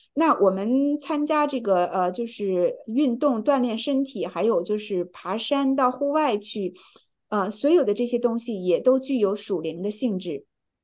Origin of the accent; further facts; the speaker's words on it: China; 我们中国人讲生命在运动的时候